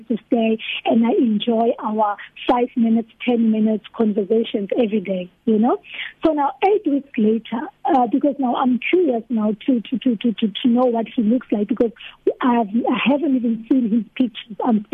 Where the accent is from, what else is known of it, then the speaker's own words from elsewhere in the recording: Phosphorus, South Africa; So I explained that I was from Phosphorus, planning to relocate to Pretoria.